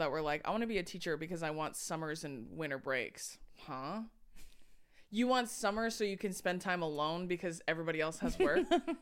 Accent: Corona, California, United States; And then I go, I'm from Corona.

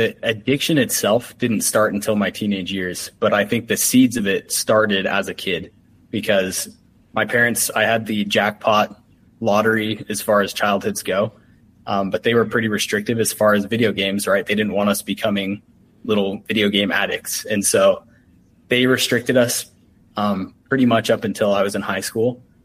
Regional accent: Utah, United States; because I'm from Utah. I'm Mormon. And so I went on a 2-year Mormon mission.

